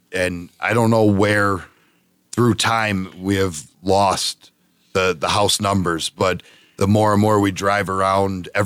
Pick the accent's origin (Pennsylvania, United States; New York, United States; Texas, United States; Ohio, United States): Pennsylvania, United States; Dunmore; growing up in Dunmore, that's how it's always been.